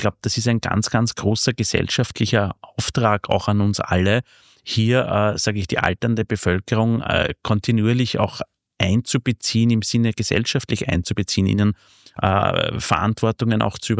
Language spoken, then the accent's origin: German; Vienna, Austria; Ich bin Wiener an sich und lebe jetzt seit 20, 30 Jahren außerhalb von Wien.